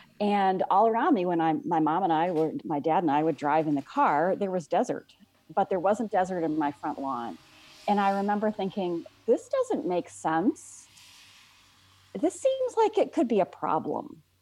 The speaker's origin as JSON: {"language": "English", "town": "Las Vegas", "region": "Nevada", "country": "United States", "tie": "born or raised there", "said": "I'm from Nevada. So I was born and raised in Las Vegas. I spent the first 15 years of my life in a suburb of Las Vegas, Nevada, very typical suburban house with a lawn."}